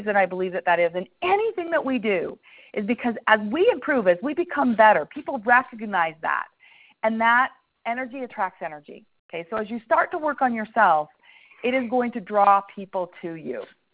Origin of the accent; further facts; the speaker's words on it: Utah, United States; And even growing up in Utah, you know, I think that we form certain ideas